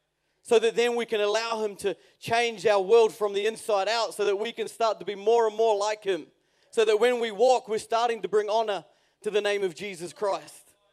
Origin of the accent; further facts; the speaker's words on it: New Zealand; I think maybe it's because I'm a New Zealander.